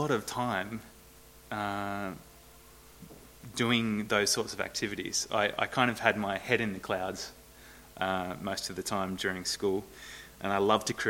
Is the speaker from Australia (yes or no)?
yes; Tasmania, Australia; now in Hobart, Australia; I'm from the Northwest Coast. I moved down to Hobart about 10 years ago for work.